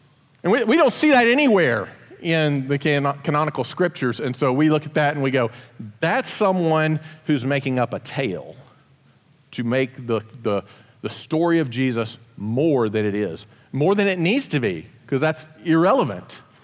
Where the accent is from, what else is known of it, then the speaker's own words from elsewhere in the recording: Kentucky, United States; I grew up in Kentucky. I am authoritative on this subject because of that, okay?